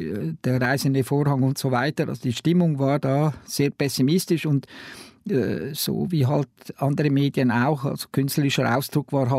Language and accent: German; Zurich, Switzerland; Also wir als Zürcher hatten ja diese Jugendbewegung Zürich brennt Anfangs 80er Jahre